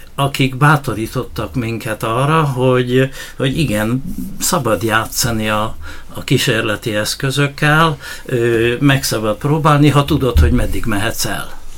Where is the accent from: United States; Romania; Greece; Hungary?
Hungary; Sátoraljaújhely, Borsod-Abaúj-Zemplén; born there; de mivel én sátorajai helyben születtem, és ott nem volt kémia tagozat